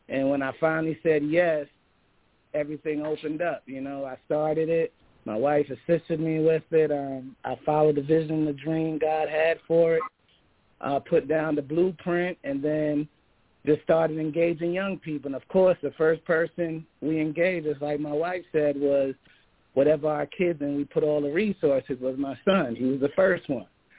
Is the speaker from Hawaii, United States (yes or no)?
no; New York City, New York, United States; also born or lived in Jamaica; I'm not a native Washingtonian like my wife. I was born in Jamaica in the West Indies. I grew up in the Bronx, New York.